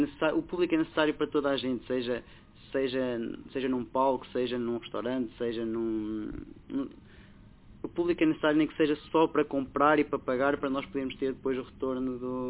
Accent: Matadouces, Aveiro, Portugal; Aveiro, sim, mais propriamente de Cacia. Sim.

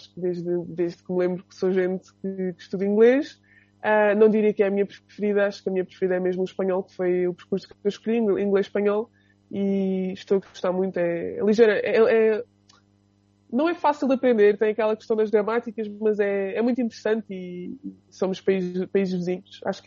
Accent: Azeitão, Setúbal, Portugal; now in Aveiro, Portugal; sou de Azeitão, que é uma terrinha perto de Setúbal. Vim parar a Aveiro porque tenho família em Ilhavo, tenho uma ligação com a cidade e decidi que queria estudar aqui.

